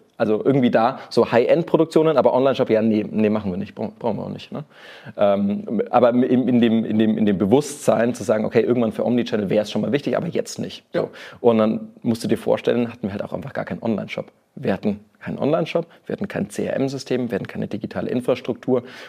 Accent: Nuremberg, Bavaria, Germany; accent: Franconian; also born or lived in Lower Saxony; Ich bin eigentlich gebürtiger Nürnberger. Franke, man hört das noch so ein bisschen.

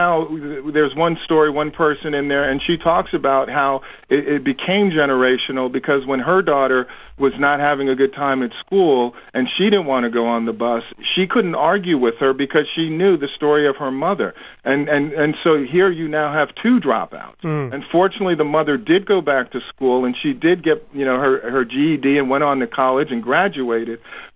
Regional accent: New York, United States; I'm from New York, so I was far removed from it

